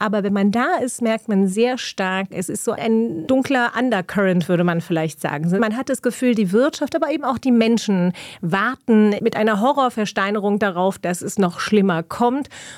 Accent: United States; auch ich als Amerikanerin, Amerika immer empfunden haben

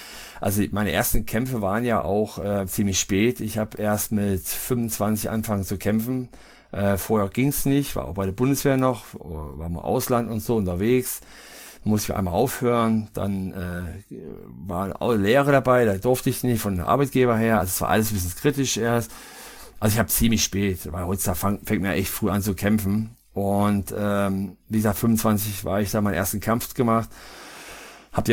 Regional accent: Naumburg, Hesse, Germany; born there; bin hier aus gebürtig in Naumburg-Eidenstedt, das ist bei Kreis Kassel. Und bin jetzt 44 Jahre

